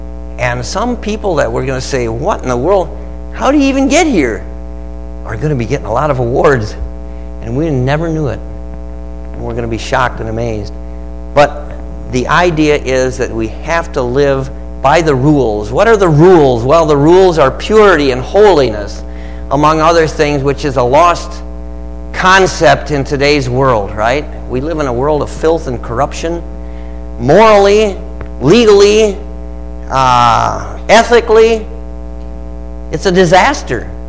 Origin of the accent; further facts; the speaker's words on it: United States; I don't know. I'm American. Give me a break.